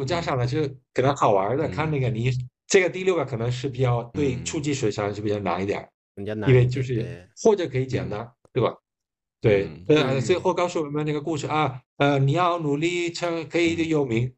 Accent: Galicia, Spain; 地方，来自西班牙、加利西亚

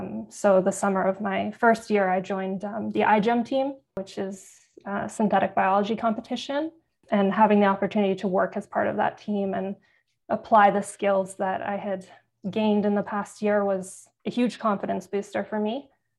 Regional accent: Calgary, Alberta, Canada; I grew up in Calgary, at least since I was 10 years old. So I did my undergrad here.

